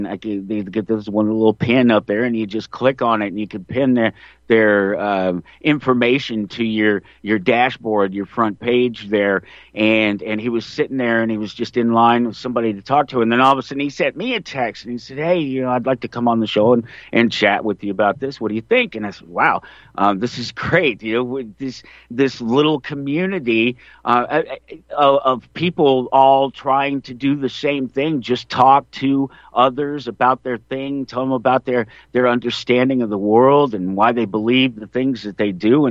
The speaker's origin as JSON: {"language": "English", "town": "Denver", "region": "Colorado", "country": "United States", "said": "I'm from Denver, Colorado. How much whiter does it get than coming from Denver, Colorado, in terms of that?"}